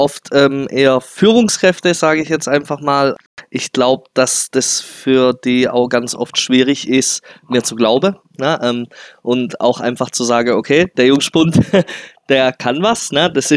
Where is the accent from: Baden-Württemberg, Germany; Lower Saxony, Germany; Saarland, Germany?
Baden-Württemberg, Germany; Öhringen; ich komme aus Öhringen